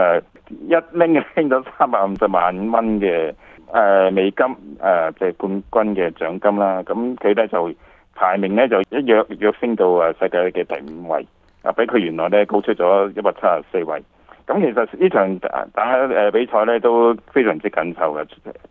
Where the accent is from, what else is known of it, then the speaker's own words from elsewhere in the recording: Canada; 咁我哋加拿大人覺得，依啲係我哋即係一向嘅習慣嚟。